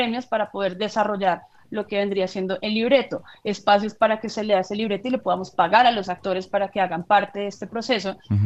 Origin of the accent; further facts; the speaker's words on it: Colombia; now in United States; qué honor poder contar mi historia colombiana dentro del circuito de teatros en Estados Unidos